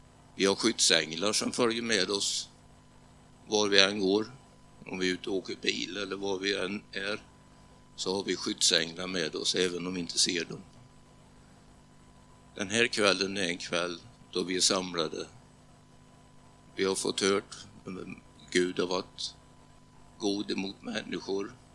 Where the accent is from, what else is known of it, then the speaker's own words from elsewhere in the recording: Tranås, Jönköping County, Sweden; born there; Skärtorsdagen 1949 föddes jag i Tranås. Mor och far hade tjänst i Sommen.